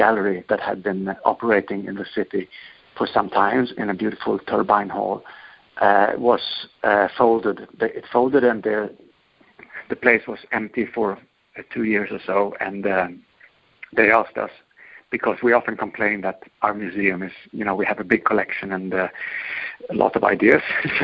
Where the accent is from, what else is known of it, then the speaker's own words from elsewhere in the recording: Stockholm, Stockholm County, Sweden; I'm from Stockholm myself, born and bred